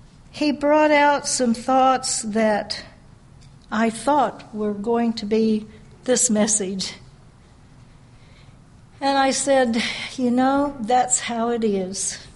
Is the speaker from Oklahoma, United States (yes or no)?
yes; Guthrie, Oklahoma, United States; I've been coming to these meetings since I was born, for I was born here in Guthrie. And the Guthrie congregation was my congregation up until I was 18.